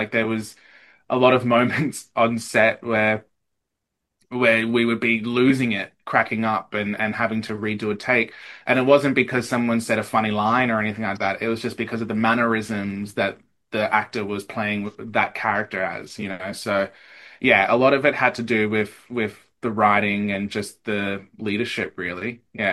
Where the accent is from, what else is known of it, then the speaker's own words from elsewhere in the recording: Eastern Australia, Australia; accent: Eastern Australian; I had to get rid of my Eastern Australian accent